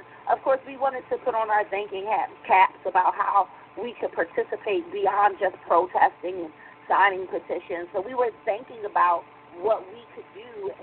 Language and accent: English; Philadelphia, Pennsylvania, United States; now in Stonecrest, United States; I was just going to say that I am from Philadelphia, and I am living in Stonecrest, Georgia